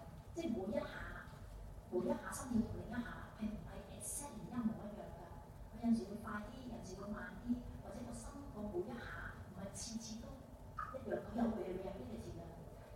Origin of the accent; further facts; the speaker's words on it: Hong Kong; 我哋香港人咧就係依會計部嗰條數